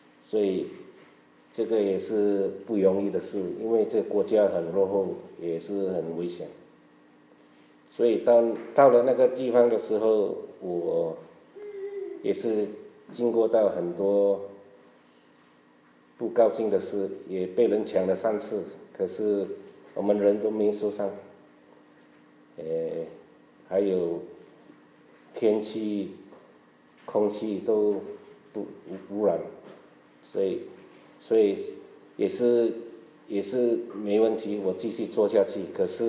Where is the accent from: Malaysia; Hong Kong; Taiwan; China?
Malaysia; accent: Malaysian Chinese; 明白我的中文，因为我是马来西亚的中文，你们中国的中文有一点不一样